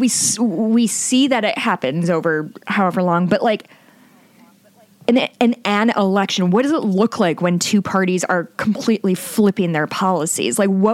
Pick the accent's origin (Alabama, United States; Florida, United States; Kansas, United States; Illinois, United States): Illinois, United States; Chicago; I grew up in the Chicagoland area, the child of two lapsed Catholics. Everybody I knew was Catholic.